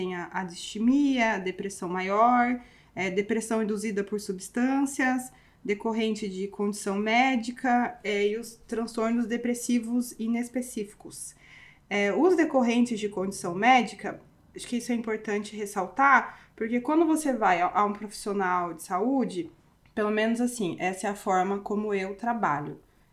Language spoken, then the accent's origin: Portuguese; Sorocaba, São Paulo, Brazil; Eu sou de São Paulo, de Sorocaba, eu tinha ido para Curitiba para estudar